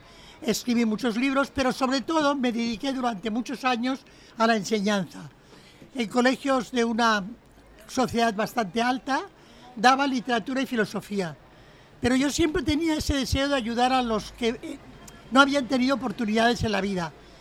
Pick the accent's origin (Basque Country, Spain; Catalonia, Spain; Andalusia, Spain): Catalonia, Spain; Barcelona; yo no llegué porque he nacido aquí, en Barcelona, nací en la Bonanova. Y bueno, durante mi infancia y mi adolescencia viví una vida bastante cómoda en esta ciudad, aunque era posguerra